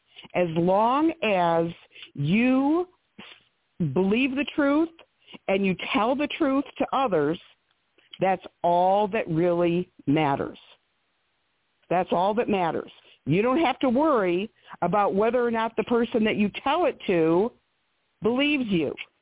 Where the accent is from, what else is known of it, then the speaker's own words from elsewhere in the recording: United States; I was raised in the United States all my life. English is not my second language.